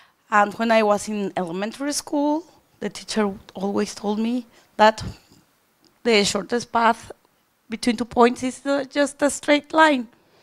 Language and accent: English; Mexico; I am from Mexico.